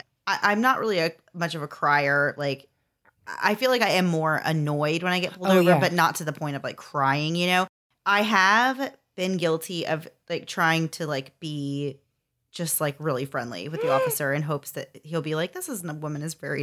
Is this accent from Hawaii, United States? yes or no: no; Florida, United States; I, like, made a joke about being from Florida and said that we don't have hills here.